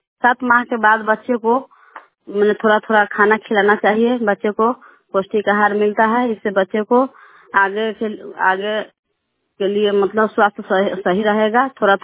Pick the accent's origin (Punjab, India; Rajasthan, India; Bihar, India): Bihar, India; Jafrabad; मैं जफराबाद के रहने वाली हूँ, सरैया पंचायत से बोल रही हूँ